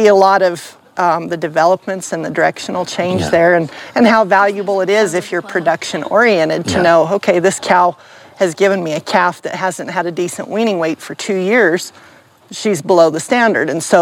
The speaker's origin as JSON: {"language": "English", "town": "Tres Piedras", "region": "New Mexico", "country": "United States", "tie": "born or raised there", "said": "I was born in Tres Piedras."}